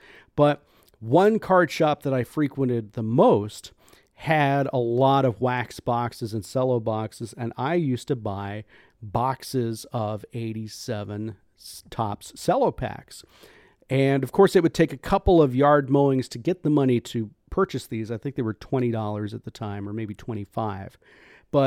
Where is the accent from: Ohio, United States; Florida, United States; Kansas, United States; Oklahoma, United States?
Florida, United States; And growing up in Florida in the summer, your yard has to be mowed every week.